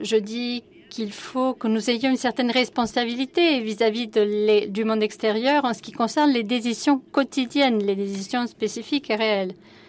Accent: Australia; Je viens de l'Australie et je pense que c'est un changement

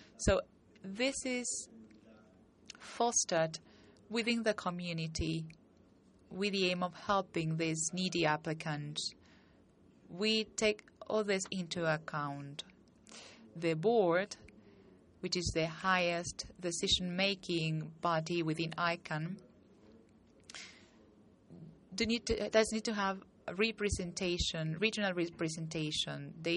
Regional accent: Peru; from Peru.

